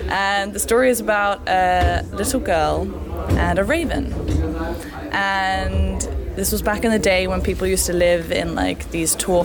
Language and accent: English; Iceland; And I'm from Iceland.